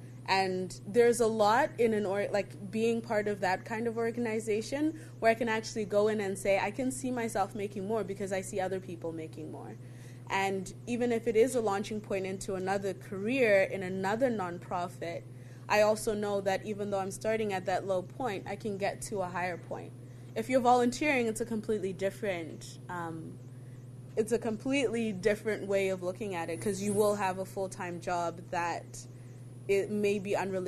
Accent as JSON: {"language": "English", "country": "Zimbabwe", "said": "I'm looking to return to Zimbabwe, which is my home country"}